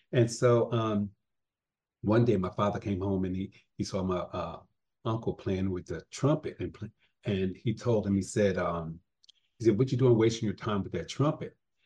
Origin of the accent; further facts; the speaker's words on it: Wilmington, Delaware, United States; Growing up in Wilmington, Delaware, our pastime was going to the Delaware racetrack, I think called Delaware Park racetrack.